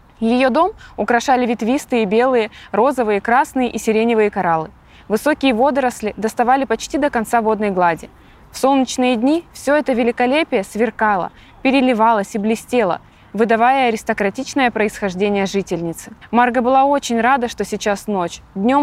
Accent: Novosibirsk, Novosibirsk Oblast, Russia; Я писатель из Новосибирска.

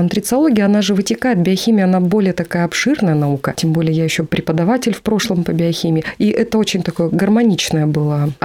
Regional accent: Omsk Oblast, Russia; я сама из Омской области, а мне нужно было поехать в Томск позарез

